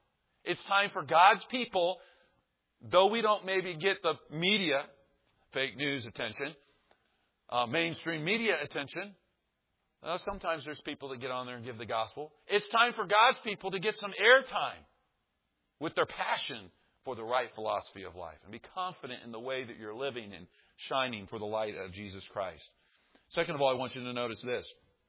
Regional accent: Kansas City, United States; I'm from Kansas City, grew up in Kansas City.

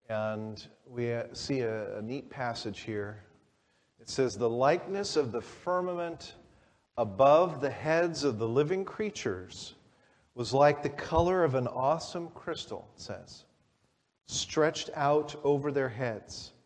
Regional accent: California, United States; being a California boy, I've never been in real violent weather

